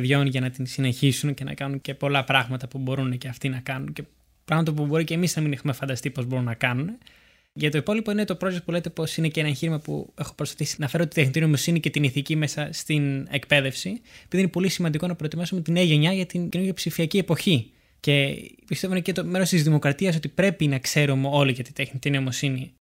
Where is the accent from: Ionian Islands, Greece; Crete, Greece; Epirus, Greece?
Epirus, Greece; Parga; στο χωριό μου στη Πάργα